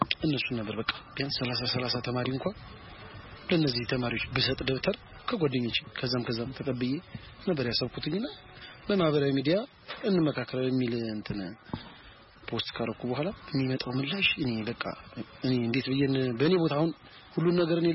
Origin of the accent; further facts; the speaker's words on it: Addis Ababa, Ethiopia; ከሰላይሽ እስከ ሸርፍተራ እስከ መንበርጻይ ባለው በቃ ያደኩበት አካባቢ ነው